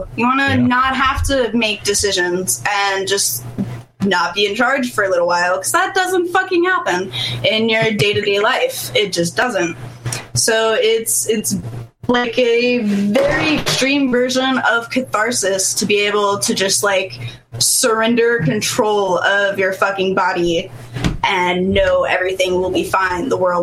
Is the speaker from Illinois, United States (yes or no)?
no; North Carolina, United States; also born or lived in Georgia; I was born near Atlanta, grew up in North Carolina, and then I haven't stayed put for very long since then.